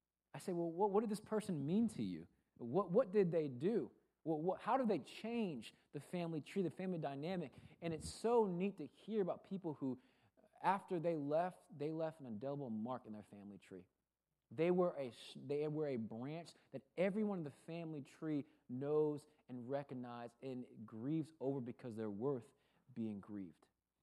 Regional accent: Puerto Rico; I'm like, sweetheart, I'm Puerto Rican. Like, I am from the Commonwealth of Puerto Rico. My parents are Puerto Rican.

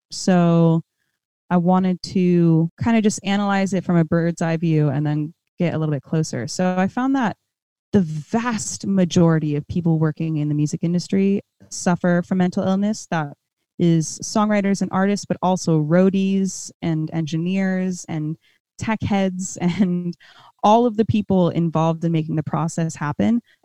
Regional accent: California, United States; I'm from Northern California

